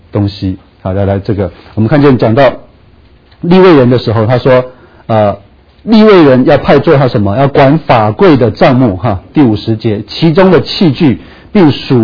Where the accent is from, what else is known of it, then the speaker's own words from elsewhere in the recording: Taiwan; 就好像我们是从台湾来的，我们就去成功岭啊，去当过兵啊